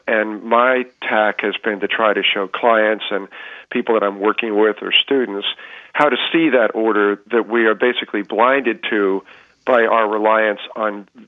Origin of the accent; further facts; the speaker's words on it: New Jersey, United States; I came down here from Jersey, as they say, to go to school as an engineering major at the University of Delaware